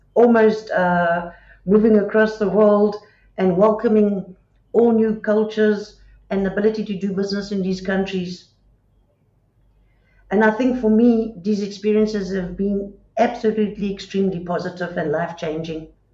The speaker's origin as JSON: {"language": "English", "country": "South Africa", "tie": "born there", "said": "So I was born in South Africa. I went overseas just to gain experience and I returned to Africa."}